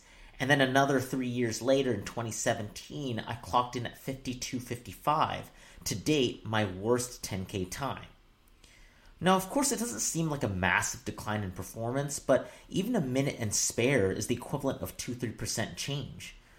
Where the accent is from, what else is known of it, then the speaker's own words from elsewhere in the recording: Vancouver, British Columbia, Canada; I found myself running most years growing up in Vancouver